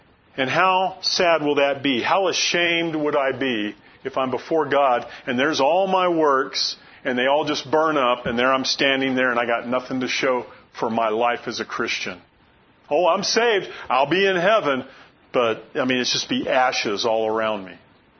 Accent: Florida, United States; I grew up in Florida. There are just groves of oranges and grapefruits there.

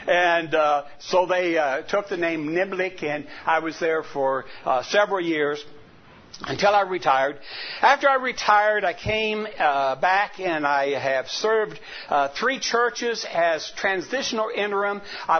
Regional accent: Joplin, Missouri, United States; also born or lived in Kansas City; now in California, United States; I was born in Kansas City, Missouri, grew up in Joplin, Missouri, came out here to California, and went to school out here.

